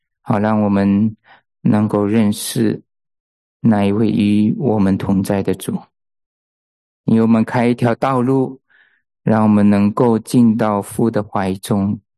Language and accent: Chinese; China; now in United States; 难怪我们中国人都那么矮啊。来了美国，我们整天都抱着小孩，难怪我们小孩子中国人到了美国都一个一个长得很高啊。